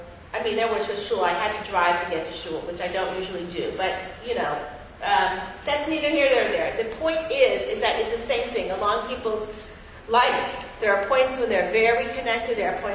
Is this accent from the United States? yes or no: yes; Los Angeles, California, United States; I grew up in Los Angeles, but there's not that many people left in Los Angeles.